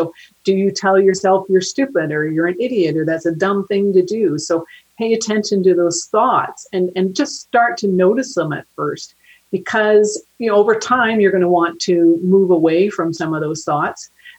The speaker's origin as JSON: {"language": "English", "country": "Canada", "said": "I'm from Canada, in one of the largest banks in Canada"}